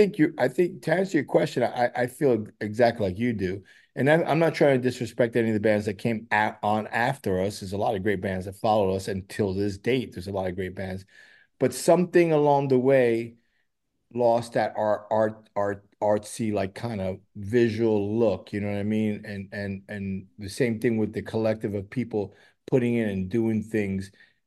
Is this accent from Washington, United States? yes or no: no; New York City, New York, United States; Don't forget, I'm from New York City, where the scene was kind of meshed with the art scene